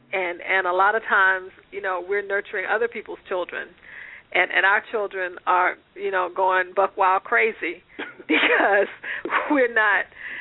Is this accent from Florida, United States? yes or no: yes; Daytona Beach, Florida, United States; Well, I grew up in Daytona Beach, Florida, went to Bonner Elementary, which was at the time a segregated school system.